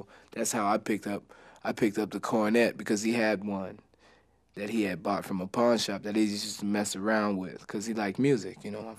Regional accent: Waco, Texas, United States; born there; Right. I was born in Waco.

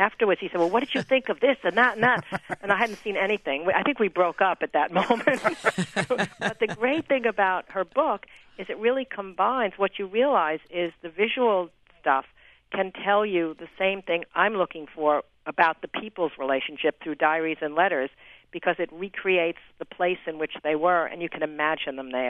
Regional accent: Concord, Massachusetts, United States; and then the sites in Concord, which is my hometown of Emerson, Alcott, and Thoreau

